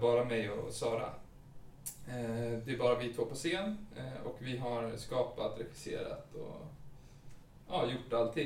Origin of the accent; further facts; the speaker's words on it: Leksand, Dalarna County, Sweden; jag är ju från Leksand. Det är lite mindre och Parkteatern åker inte dit.